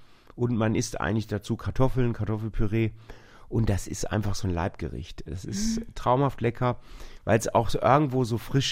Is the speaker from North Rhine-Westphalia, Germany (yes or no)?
yes; North Rhine-Westphalia, Germany; Weil ich komme ja aus dem Ruhrgebiet, also es gab es früher kaum frische Kräuter.